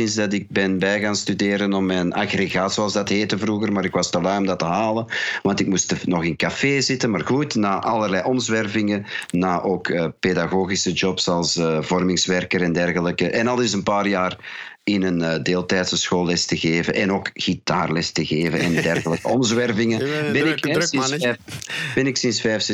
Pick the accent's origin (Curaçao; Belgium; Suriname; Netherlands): Belgium; Ghent, East Flanders; Ik ben niet alleen Belg, maar ik ben ook Vlaming. Ik ben niet alleen Vlaming, ik ben ook van Gent. Ik ben niet alleen van Gent, ik ben ook van de Stasistraat. Ik ben niet van de Stasistraat van Gent. Ik ben van de even nummers van de Stasistraat van Gent.